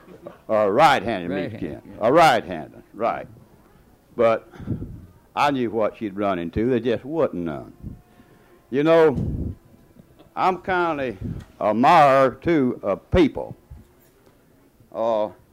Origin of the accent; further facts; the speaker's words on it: Steinhatchee, Florida, United States; like he told y'all, I'm from Steinhatchee. I don't know. How many of you ever been to Steinhatchee?